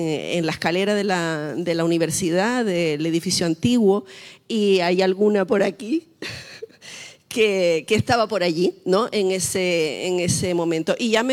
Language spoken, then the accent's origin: Spanish; Las Palmas, Canary Islands, Spain; Yo llegué a la Universidad de La Laguna, yo soy de Las Palmas, aunque no se me note mucho ya. Yo llegué en el año 80 a estudiar historia